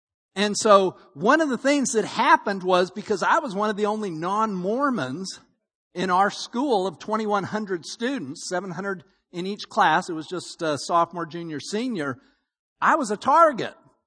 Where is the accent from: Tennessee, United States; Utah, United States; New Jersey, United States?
Utah, United States; Salt Lake City; You know, I grew up in Salt Lake City, Utah.